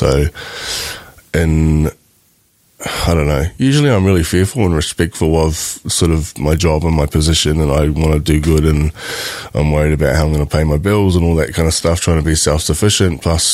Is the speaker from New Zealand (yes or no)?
yes; New Zealand; moved away; Mandy and I come over from New Zealand together dating.